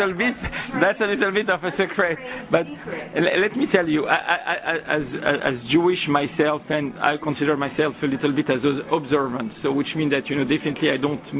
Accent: Paris, Île-de-France, France; English is a second language; And I was raised in Paris

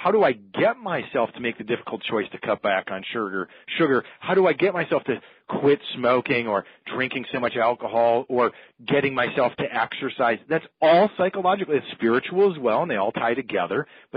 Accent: Minnesota, United States; where I grew up in Minnesota, it would probably be called a mountain, right?

